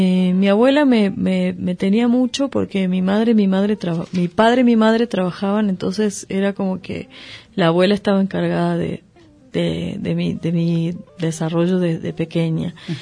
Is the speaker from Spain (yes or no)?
no; Humahuaca, Jujuy, Argentina; born there; cuando yo nací en Humahuaca habitaban alrededor de 6.000 personas. Es un pueblo muy chiquito, donde la mayoría nos conocemos y somos parientes casi entre todos.